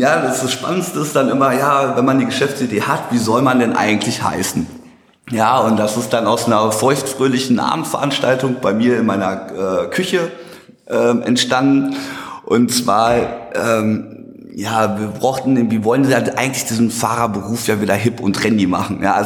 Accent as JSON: {"language": "German", "town": "Dortmund", "region": "North Rhine-Westphalia", "country": "Germany", "said": "bin 37 Jahre alt und komme aus Dortmund. Gebürtig komme ich aus Hagenow-Limburg, falls jemand das Nest kennt."}